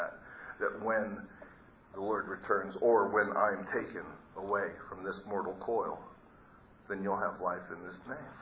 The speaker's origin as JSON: {"language": "English", "country": "Philippines", "said": "Oh, wait a minute, I'm not hairy-chested, I'm Filipino. I was a Navy diver"}